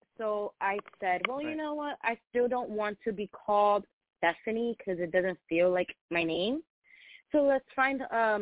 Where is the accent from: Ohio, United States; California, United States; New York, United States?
New York, United States; now in Philadelphia, United States; I am from New York. I was born and raised in New York, yes. But I currently live in Philadelphia, Pennsylvania.